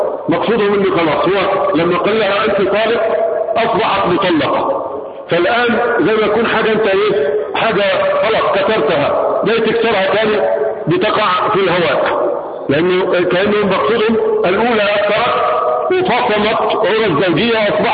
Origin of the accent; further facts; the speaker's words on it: Yemen; وهذا معلوم به عندنا في اليمن من 1000 سنة